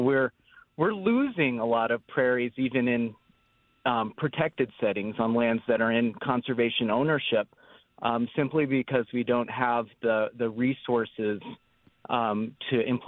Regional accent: Iowa, United States; I grew up in Iowa, and I had no awareness of prairie.

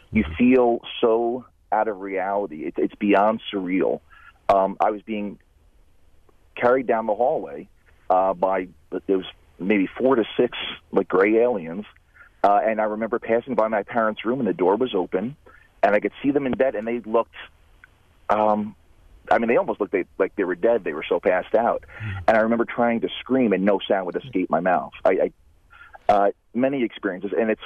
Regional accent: New Jersey, United States; My experience was I grew up in New Jersey, and when I was around 10 years old, in the fifth grade

